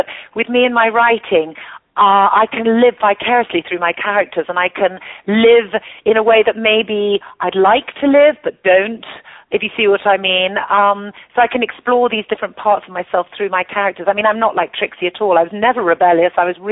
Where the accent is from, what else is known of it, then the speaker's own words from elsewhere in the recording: South East England, United Kingdom; I grew up in Hampshire, in the English countryside. My father's a farmer. I had a totally idyllic upbringing in the most beautiful place with bluebell woods and a 17th century, really beautiful Jacobean house.